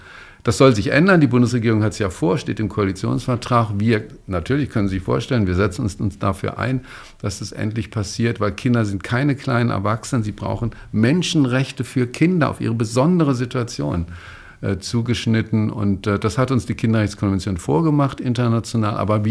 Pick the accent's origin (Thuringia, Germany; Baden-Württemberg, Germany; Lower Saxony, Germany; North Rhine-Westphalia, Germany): Baden-Württemberg, Germany; Freiburg; Das war Baden-Württemberg. Ich bin in Freiburg zur Schule gegangen.